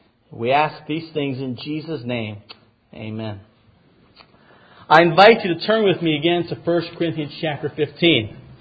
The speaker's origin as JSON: {"language": "English", "region": "the South", "country": "United States", "accent": "Southern", "said": "You may notice that I'm from the South and I have a Southern accent, and I apologize in advance for that."}